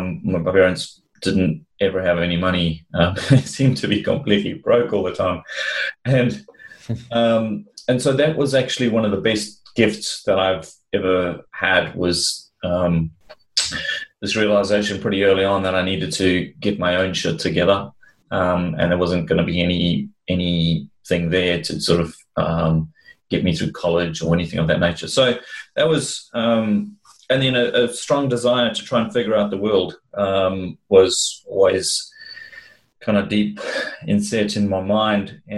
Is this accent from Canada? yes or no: no; South Africa; I've lived in seven different countries, and I grew up in Africa, in South Africa.